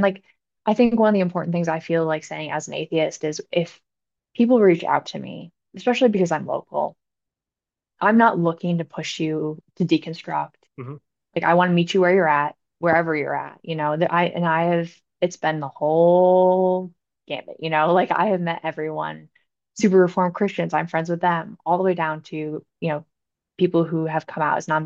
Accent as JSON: {"language": "English", "region": "Michigan", "country": "United States", "said": "I'm from Michigan, so Rachel Den Hollander might be my favorite person ever"}